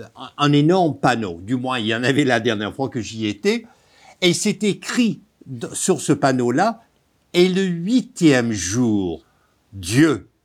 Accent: Texas, United States; Oui, je suis américain, mais qui plus est, je suis un Texan. Je suis né au Texas

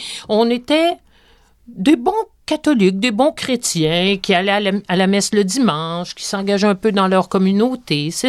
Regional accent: Montreal, Quebec, Canada; also born or lived in Rimouski; Je suis née à Rimouski. On a vécu, après ça, je suis partie à l'âge d'un an. On a vécu 5 ans à Québec. Et après ça, j'ai grandi à Montréal. Et mon mari et moi, on s'est fréquentés à Montréal.

